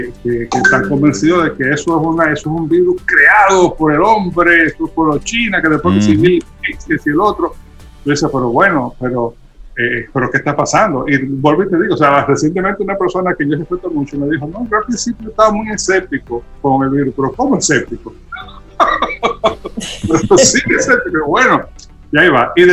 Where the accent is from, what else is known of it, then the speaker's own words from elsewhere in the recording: Dominican Republic; como sociedad dominicana y todas las sociedades del mundo, no somos ajenos